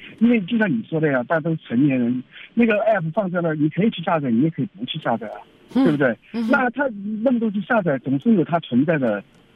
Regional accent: China; 我记得我是大陆的

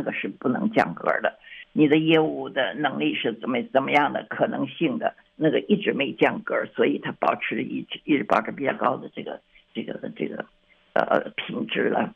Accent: Qingdao, Shandong, China; 青岛的，我是青岛人。

